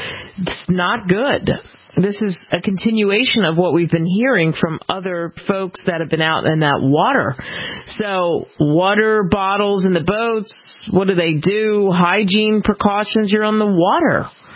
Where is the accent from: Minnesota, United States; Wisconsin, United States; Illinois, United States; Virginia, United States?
Illinois, United States; Chicago; listening to you in the great state of Illinois. Boy, I'll tell you what, our state takes a beating, and I'm from Chicago